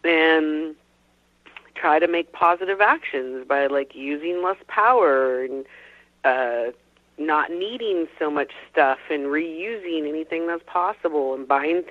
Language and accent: English; Tri-Cities, Washington, United States; with me growing up in the Tri-Cities